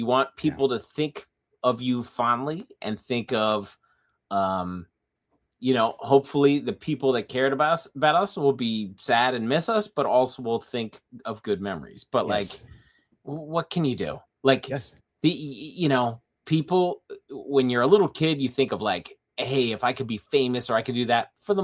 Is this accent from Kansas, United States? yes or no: no; New Jersey, United States; I'm from New Jersey.